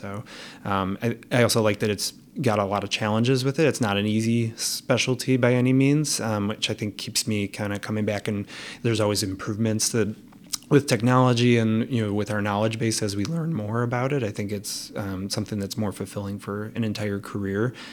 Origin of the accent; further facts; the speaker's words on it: Chicago, Illinois, United States; So I'm from Chicago area, the Northwest suburbs originally.